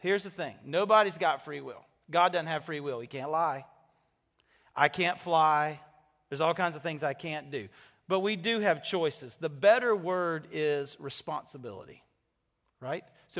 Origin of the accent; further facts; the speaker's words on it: United States; I'm an American. I want to make my choices.